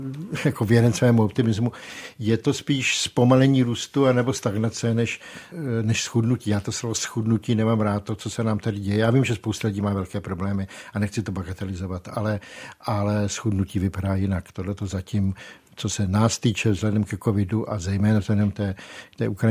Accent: Litvínov, Ústí nad Labem Region, Czechia; nejsem ani žádný pražský zbohatlík, jsem z Litvínova, ty lidi dobře znám, mám je kolem sebe, ve své široké rodině.

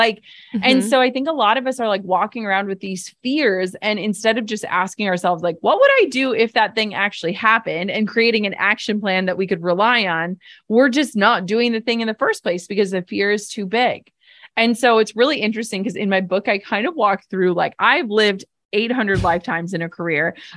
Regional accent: Midwest, United States; And part of that is because I'm from the Midwest.

